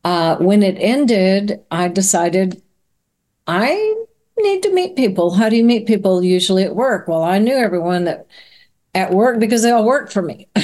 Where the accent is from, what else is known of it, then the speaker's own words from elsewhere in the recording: Laredo, Texas, United States; So I grew up in Laredo, Texas, on the border of Mexico